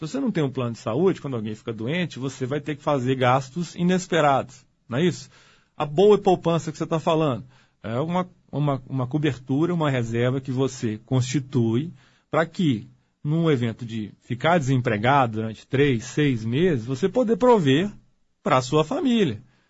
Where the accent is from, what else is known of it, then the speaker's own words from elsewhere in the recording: Minas Gerais, Brazil; Para nós que somos mineiros, então, falta de prudência e conservadorismo, então, é um problema.